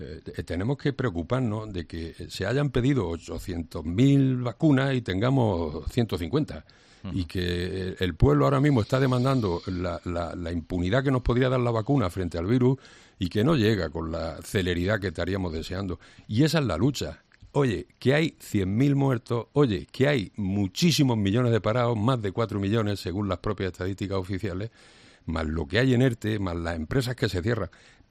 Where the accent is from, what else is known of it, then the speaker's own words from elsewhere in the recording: Andalusia, Spain; a mí me interesa como andaluz